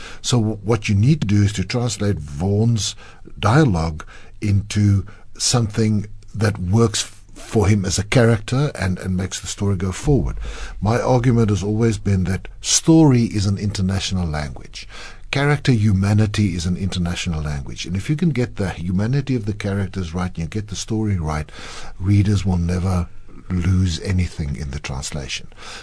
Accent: South Africa; first language Afrikaans; English is a second language; Well, for me, writing is hard enough in Afrikaans, which is my mother tongue.

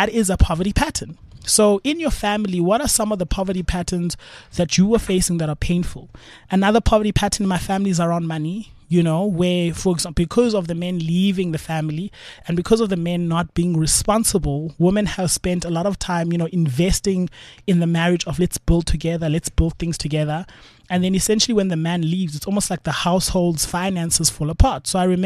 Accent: Cape Town, Western Cape, South Africa; I grew up in Langa Township

